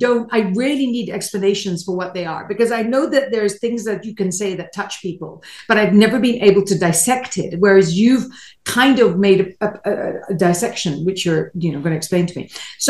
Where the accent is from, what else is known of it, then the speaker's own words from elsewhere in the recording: United Kingdom; I'm British.